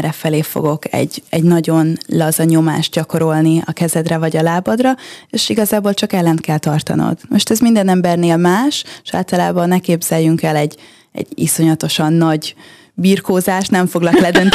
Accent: Hungary; now in Ilkley, United Kingdom; vagy esetleg hazavissza Magyarországra, és a többi, és a többi. Hát az lett a vége, hogy felköltöztem Skóciához elég közel, de még mindig Angliába, egy nagyon kicsi kisvárosba.

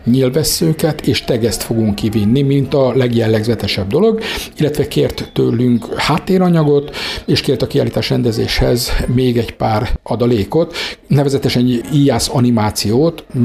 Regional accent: Kiskunhalas, Bács-Kiskun, Hungary

